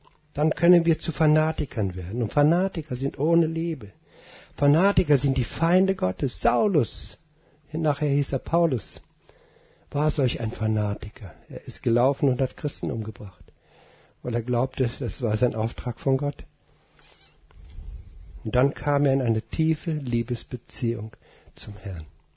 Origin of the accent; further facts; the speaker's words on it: North Rhine-Westphalia, Germany; In Westfalen kennt man das. Wir kommen aus Westfalen.